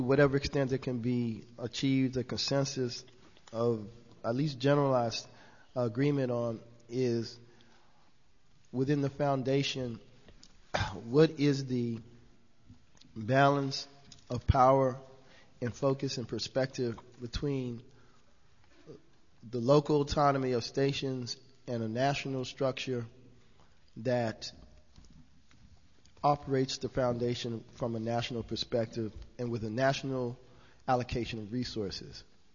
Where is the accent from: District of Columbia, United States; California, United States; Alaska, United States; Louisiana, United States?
District of Columbia, United States; Washington; from Washington, D.C.